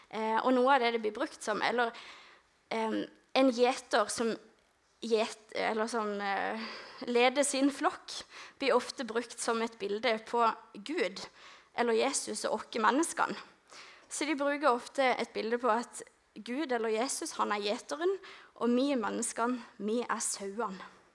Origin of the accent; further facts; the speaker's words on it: Lista, Agder, Norway; Jeg kommer fra Lista, og mitt hus, nå vet jeg, klarer jeg å... Åh, det huset der, det det huset jeg har vokst opp i. Og som dere ser, så det litt landlig. Det litt jord og sånn, og det litt sjø.